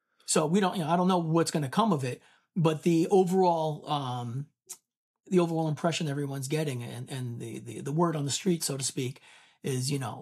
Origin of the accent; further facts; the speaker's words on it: New York, United States; guns weren't a thing in my family either because A, I'm from New York